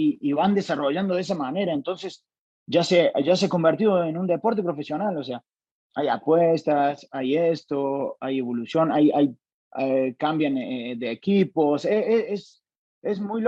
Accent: Argentina; Voy a poder compartir mis conocimientos porque para que crezca ahí el deporte en mi país también, porque yo veo a los chicos que le echan un montón de ganas y en Argentina no hay eventos

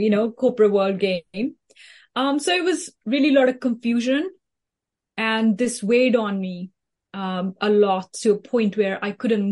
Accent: India; moved away; I moved from India 20 plus years ago, and I found myself working in the corporate world

